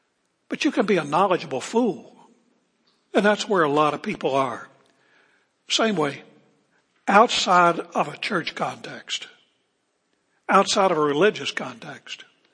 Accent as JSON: {"language": "English", "region": "West Virginia", "country": "United States", "tie": "born or raised there", "said": "And I grew up in West Virginia, which is not a southern state, but had a southern influence."}